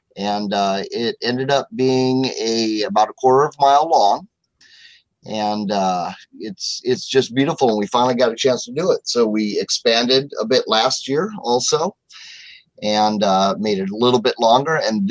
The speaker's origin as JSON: {"language": "English", "town": "Omaha", "region": "Nebraska", "country": "United States", "tie": "born or raised there", "said": "I grew up in Omaha, Nebraska."}